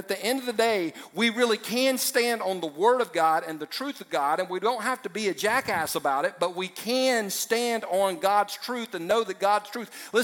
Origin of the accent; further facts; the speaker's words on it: Easley, South Carolina, United States; also born or lived in Whittier; Whittier. I was born in a town called Whittier. Grew up in Easley